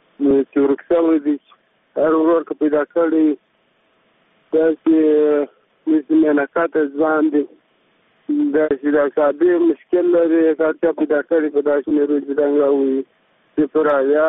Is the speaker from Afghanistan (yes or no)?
yes; Kandahar, Afghanistan; هم د کندهار ولایت